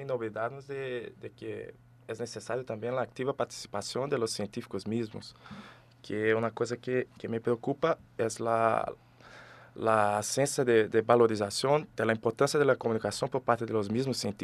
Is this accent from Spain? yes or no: no; Brazil; Spanish is a second language; digo por mi parte que vengo de Brasil